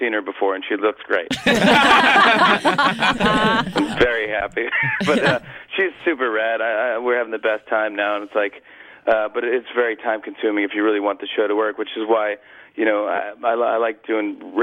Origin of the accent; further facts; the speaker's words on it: Saugerties, New York, United States; I love my hometown. I'll give Saugerties props all day long.